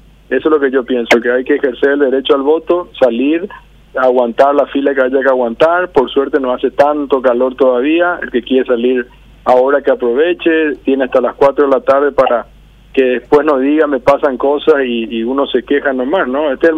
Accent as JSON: {"language": "Spanish", "country": "Paraguay", "said": "lo que pasa en Paraguay, acá, en mi país"}